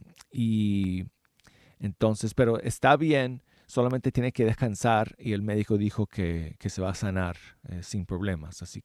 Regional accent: Colorado, United States; Ustedes que me están escuchando allá en mi tierra natal de Colorado sabrán pues dónde está ese lindísimo pueblo que se llama Montrose.

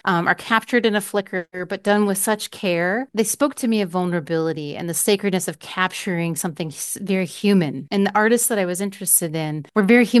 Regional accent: Battle Creek, Michigan, United States; And I'm from Battle Creek, is right down here in the palm.

